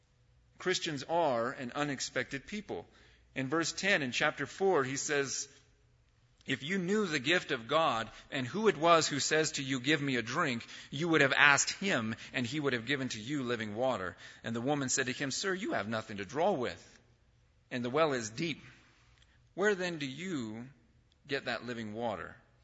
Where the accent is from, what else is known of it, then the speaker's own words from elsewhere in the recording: San Bernardino, California, United States; growing up in San Bernardino and in Mount Vernon and near the corner of Tijuana and 4th Street, hello.